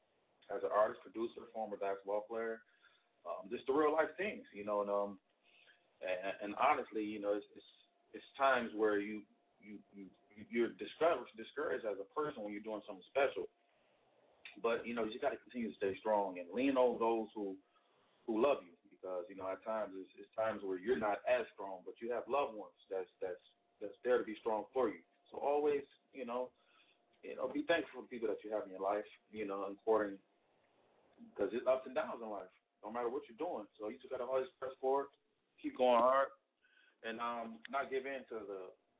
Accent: Detroit, Michigan, United States; obviously I'm from Motor City, and we call it Motown. That's the nickname for Detroit, Michigan

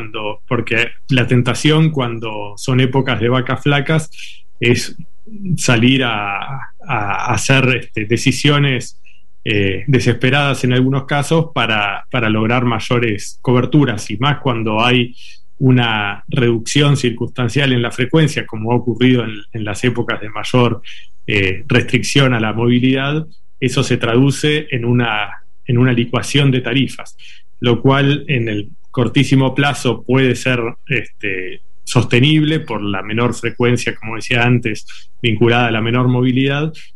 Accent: Argentina; está en nuestras manos como argentinos

